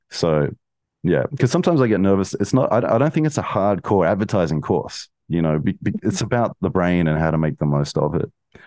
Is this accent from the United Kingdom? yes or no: no; Australia; I'm Australian.